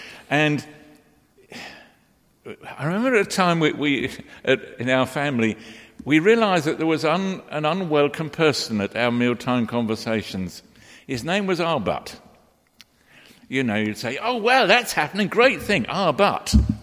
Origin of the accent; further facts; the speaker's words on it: London, United Kingdom; Barbara and I come from the East End of London.